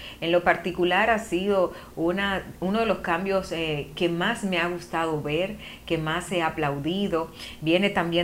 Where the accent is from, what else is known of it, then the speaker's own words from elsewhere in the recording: Dominican Republic; Y este es el momento que nosotros como dominicanos pues hagamos lo propio.